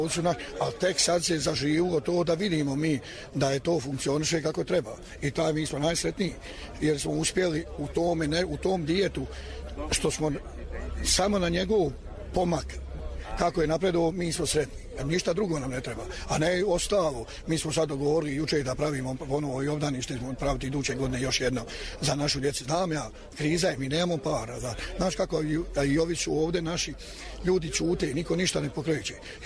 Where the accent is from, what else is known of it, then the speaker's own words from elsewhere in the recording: Vranjak, Republika Srpska, Bosnia & Herzegovina; moved away; ja sam ošao iz Vranjaka prije 50 godina.